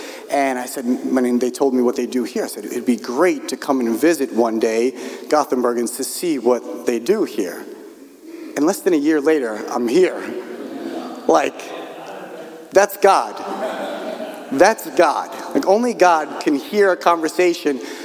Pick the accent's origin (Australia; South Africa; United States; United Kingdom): United States; Brooklyn, New York; I'm from New York. He introduced me a little bit before, particularly if you're familiar with New York. I'm from Brooklyn.